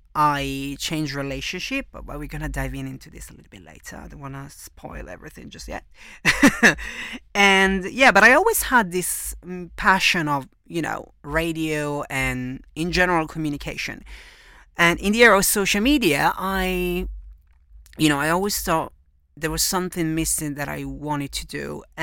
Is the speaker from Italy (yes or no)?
yes; Venice, Veneto, Italy; born there; English is a second language; moved away as an adult; I am 26 years old. I was born in Italy, precisely in Venice, one of the most romantic cities in the world.